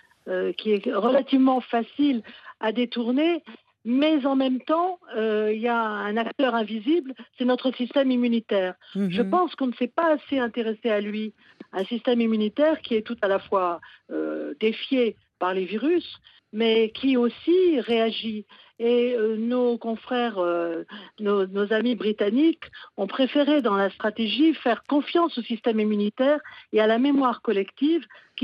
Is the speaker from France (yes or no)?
yes; Auvergne-Rhône-Alpes, France; Je suis auvergnate